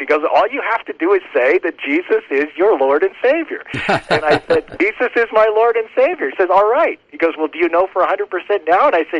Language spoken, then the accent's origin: English; Los Alamos, New Mexico, United States; Ironically, I grew up here in Los Alamos, New Mexico. I kid you not. I grew up in Los Alamos, New Mexico, Roman Catholic. I graduated from high school here in Los Alamos, Roman Catholic